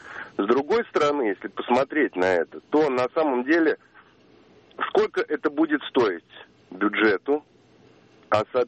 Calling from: Moscow, Russia; из Москвы

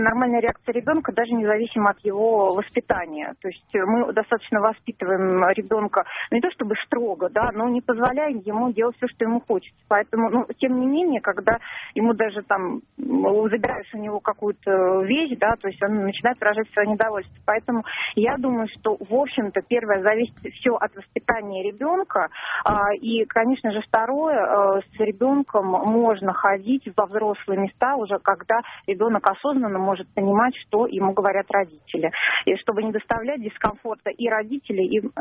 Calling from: Moscow, Russia; Здравствуйте … я звоню из Москвы.

